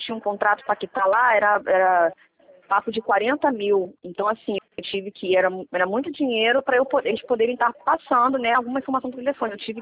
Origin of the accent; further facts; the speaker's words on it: Rio de Janeiro, Brazil; e eu sou da cidade, do município do Rio.